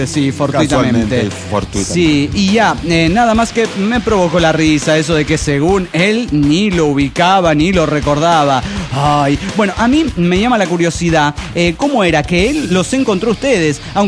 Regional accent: Viale, Entre Ríos, Argentina; de Viale, capital del chusma de mierda argentina.

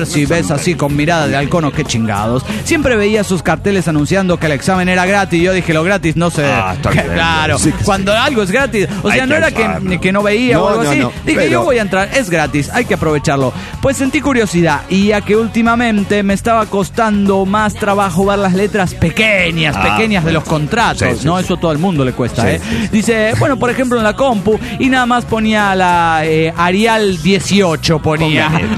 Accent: Salta, Argentina; soy de Salta, Argentina.

